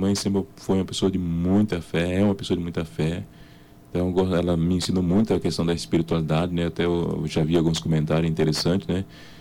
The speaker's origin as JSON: {"language": "Portuguese", "town": "Romaria", "region": "Minas Gerais", "country": "Brazil", "said": "nós somos de Romaria, né?"}